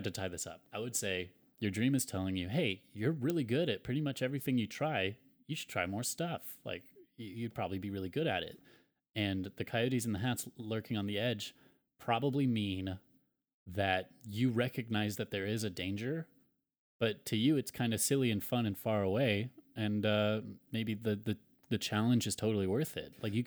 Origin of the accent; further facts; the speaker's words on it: United States; I mean, we are culturally American, so these aren't always going to apply to us, but it's always fun to see the other side.